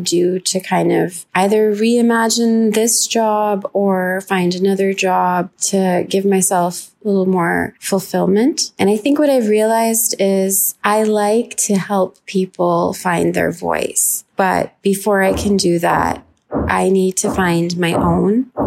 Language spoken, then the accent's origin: English; New York, United States; also born or lived in Lahore, Pakistan / Austin, Texas / London, England; I am a Pakistani and an American. I am a writer and a teacher, and I have lived all over the place. I grew up in New York, also in Lahore, Pakistan